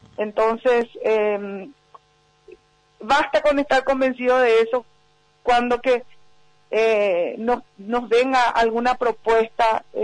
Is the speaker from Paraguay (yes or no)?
yes; Paraguay; yo vengo de Amambay.